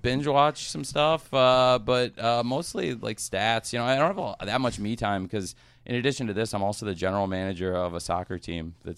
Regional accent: Champaign, Illinois, United States; I grew up in Champaign, Illinois

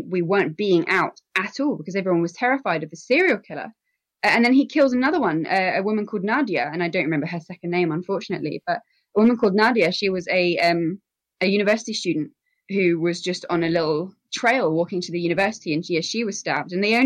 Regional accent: Colchester, East of England, United Kingdom; accent: English; from England, in case you hadn't been able to tell from my accent.

